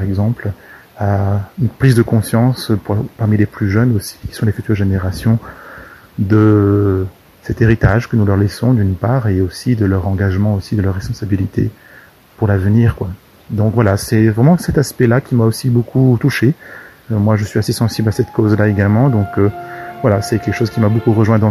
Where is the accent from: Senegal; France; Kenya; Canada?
France; Réunion; je lui ai dit que je venais de la Réunion